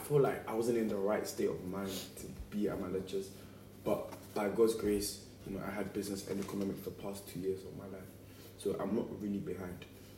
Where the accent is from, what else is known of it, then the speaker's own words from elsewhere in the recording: Switzerland; for me it was high school, by the way. I came from Switzerland.